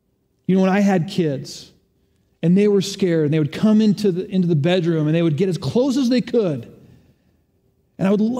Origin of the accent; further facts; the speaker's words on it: Boulder, Colorado, United States; As a kid, growing up in Boulder, Boulder is a very windy place.